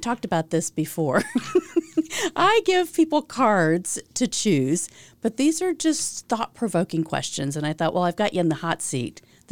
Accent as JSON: {"language": "English", "town": "Greenwood", "country": "United States", "tie": "born or raised there", "said": "that's what I love about growing up in Greenwood and then seeing how it's changed so much."}